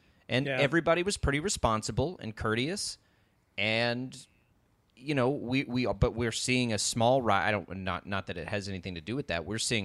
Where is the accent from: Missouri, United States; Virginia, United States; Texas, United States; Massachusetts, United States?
Texas, United States; Texas is always aggressive. And I'm from Texas. I have sort of that free spirit that most Texans have